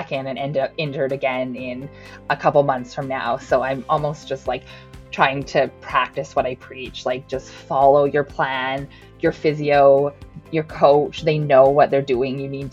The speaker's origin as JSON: {"language": "English", "town": "Cranbrook", "region": "British Columbia", "country": "Canada", "moved": "yes", "lives_now": "Calgary, Canada", "said": "Yeah, I'm actually from Cranbrook, BC, but I've been in Calgary for 18 years now. So I do call Calgary home, but my husband is actually from Winnipeg. So that's what brought me out there. So yeah, I'm located in Calgary."}